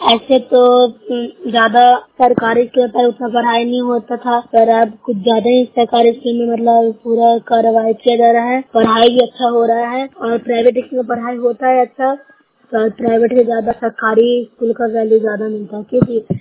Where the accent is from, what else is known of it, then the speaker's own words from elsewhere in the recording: Bihar, India; मैं nausea block से हूँ, जिला नालंदा की निवासी हूँ।